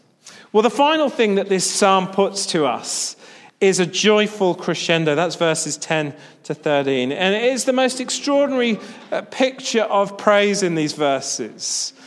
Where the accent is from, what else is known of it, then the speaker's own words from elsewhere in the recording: United Kingdom; I know it's in my DNA, I'm British.